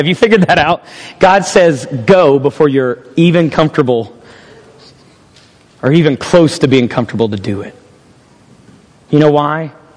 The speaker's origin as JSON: {"language": "English", "country": "United States", "said": "And being an American, I take what's easy."}